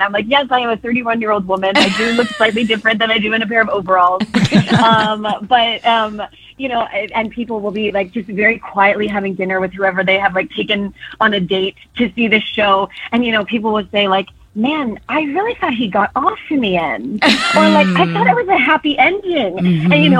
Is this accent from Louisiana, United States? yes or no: no; Georgia, United States; Well, I think that I grew up, you know, as I said, I'm from Georgia originally